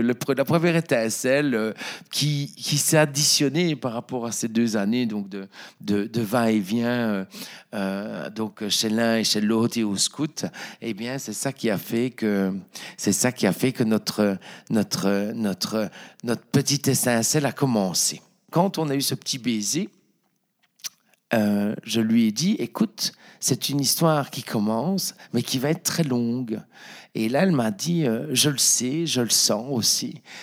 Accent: Dour, Wallonia, Belgium; l'un de l'autre, hein, donc on était à 6 rues à Dour, et donc elle venait régulièrement

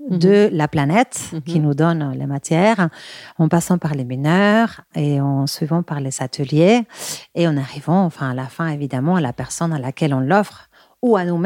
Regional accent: Bilbao, Basque Country, Spain; French is a second language; quand j'étais petite, j'avais 11 ans, je suis espagnole de Bilbao, il y a aussi une ville un peu grise

